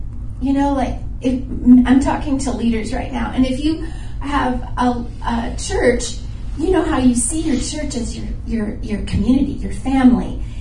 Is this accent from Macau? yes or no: no; South India, India; You know, I'm from India, and India is known as the nation of spices.